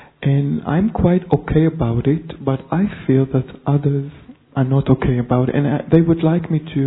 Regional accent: Israel; English is a second language; I'm from Israel.

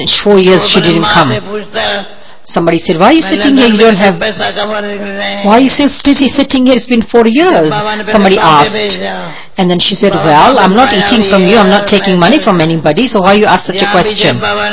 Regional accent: India; And then I said, I am from Bharat. I will never change my Bharat passport.

